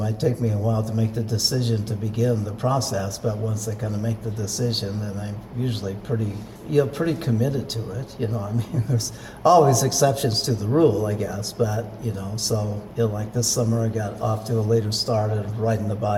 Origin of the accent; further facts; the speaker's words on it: Carroll, Nebraska, United States; Well, I'm from Carroll, Nebraska.